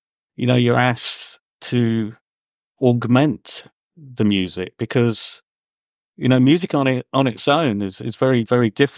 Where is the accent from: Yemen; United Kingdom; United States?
United Kingdom; England; Well, you know, we're English first and foremost, and we're not allowed to take compliments in any way, shape, or form.